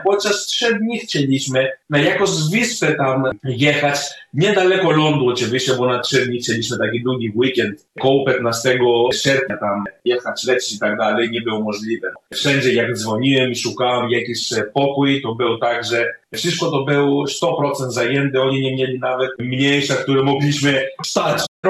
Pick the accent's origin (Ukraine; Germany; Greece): Greece; Polish is a second language; now in Poland; Ja pochodzę z miejscowości, taka mała miejscowość, która jest na porę zimowej taki bardzo atrakcyjna, turystyczna, oczywiście dla Greków, bo tam chodzą ludzie na narty